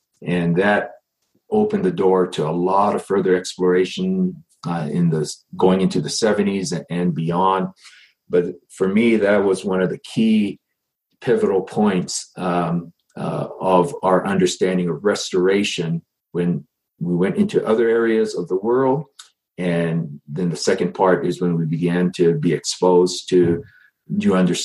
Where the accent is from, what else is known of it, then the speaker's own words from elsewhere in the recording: Hawaii, United States; because I grew up in Hawaii, several thousand miles from, you know, the Zion, the center place.